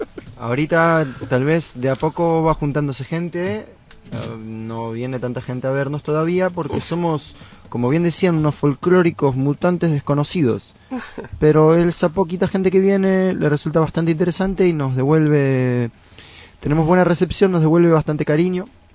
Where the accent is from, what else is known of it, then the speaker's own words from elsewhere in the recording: Argentina; accent: mix of Chilean and Argentine; Yo, en realidad, ahora estoy mezclando un acento único, que es una mezcla de chileno con argentino, con lo que me ha pasado en París y con lo que está pasando aquí en Barcelona. En realidad, soy argentino, sí, y tomo mate.